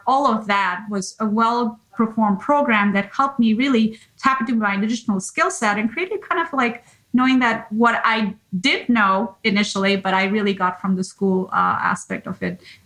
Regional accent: India; I was born and raised in India.

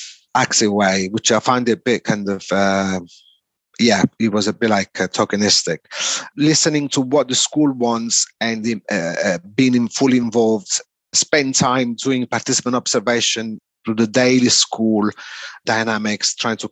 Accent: Italy; I was brought up in Italy and went to a technical school.

